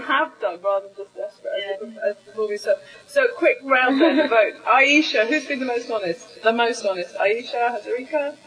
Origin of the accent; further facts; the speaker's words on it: South East England, United Kingdom; also born or lived in Canada; ended up being brought up in a sort of commune in Sussex. And I speak the way I do, and how I present myself to the world is actually a device, if you like, because it's nothing to do with my background.